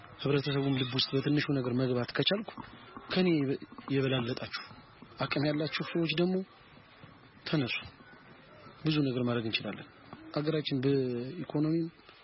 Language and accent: Amharic; Addis Ababa, Ethiopia; ከሰላይሽ እስከ ሸርፍተራ እስከ መንበርጻይ ባለው በቃ ያደኩበት አካባቢ ነው